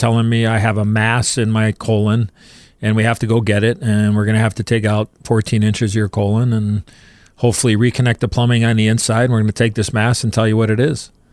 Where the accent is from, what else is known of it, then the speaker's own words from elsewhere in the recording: Chicago, Illinois, United States; drafted by my hometown team, the Blackhawks